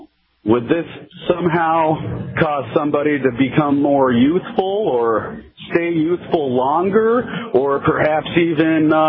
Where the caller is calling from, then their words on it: Wasilla, Alaska, United States; I'm listening to 103.7. I'm calling from Wasilla, Alaska.